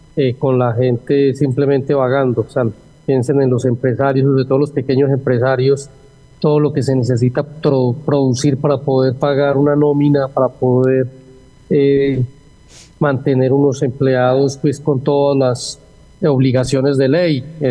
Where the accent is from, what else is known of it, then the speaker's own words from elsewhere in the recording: Colombia; Somos colombianos, clase media, que lo que necesitamos es trabajar.